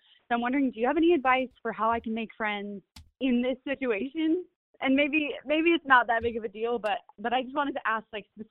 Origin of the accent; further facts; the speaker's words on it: Washington, United States; I'm from Washington State.